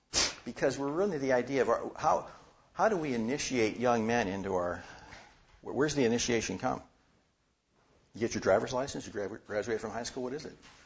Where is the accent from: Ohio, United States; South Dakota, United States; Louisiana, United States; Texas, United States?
Ohio, United States; Youngstown; I stayed on for the dish crew for the football team at my hometown college, Youngstown College then, now Youngstown State University.